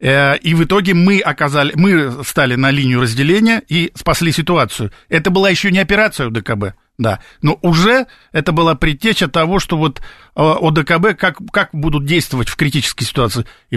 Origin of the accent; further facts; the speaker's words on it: Rostov Oblast, Russia; Я сам донской казак, поэтому люблю эту историю.